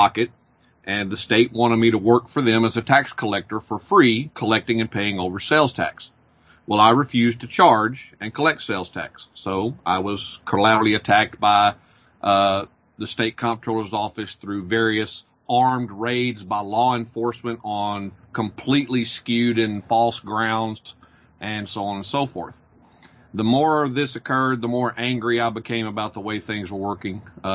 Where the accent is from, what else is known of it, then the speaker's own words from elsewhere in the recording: Nacogdoches, Texas, United States; So I ran a computer business also for several years in my hometown of Nacogdoches